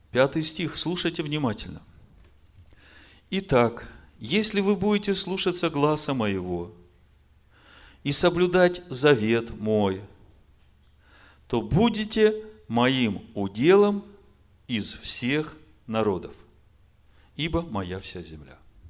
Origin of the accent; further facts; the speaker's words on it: Ukraine; Я украинец.